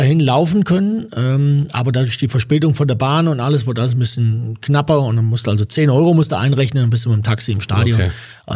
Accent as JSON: {"language": "German", "region": "Hesse", "country": "Germany", "said": "als Hesse"}